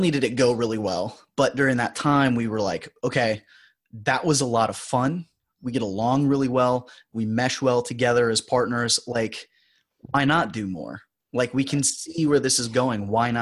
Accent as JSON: {"language": "English", "region": "Texas", "country": "United States", "said": "I'm from Texas. Like if you and I had a beer, I would say y'all every 5 seconds."}